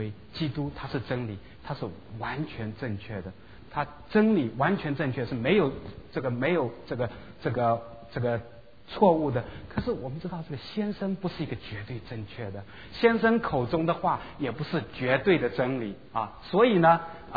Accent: China; 就我们中国人很经常讲的一个就是叫做什么呢？叫做夫唱妇随啊

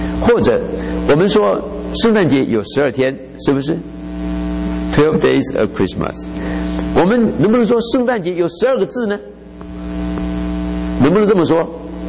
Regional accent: China; 犹太人向他们传福音，中国人，我们中国人要传福音。

